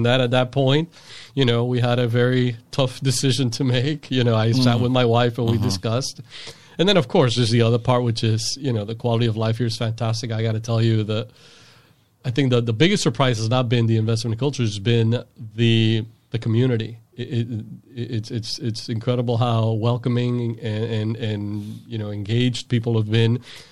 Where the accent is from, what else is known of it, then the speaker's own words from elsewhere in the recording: Miami, Florida, United States; I mean, I'm originally from Miami, but Miami's probably closer to New York than St. Pete is to Miami in some ways.